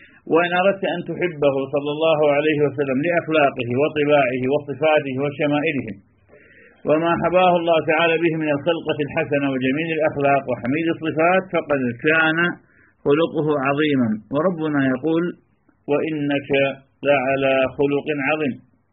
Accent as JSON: {"language": "Arabic", "country": "Iraq", "moved": "yes", "said": "وحينما خرجنا من بلادنا العراق واختلطنا بغير البلاد بلاد العجم"}